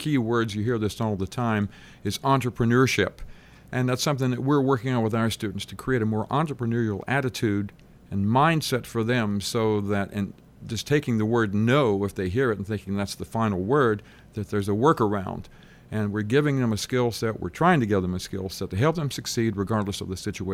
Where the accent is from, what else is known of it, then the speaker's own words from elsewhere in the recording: Cleveland, Tennessee, United States; I'm a native of Cleveland, Tennessee.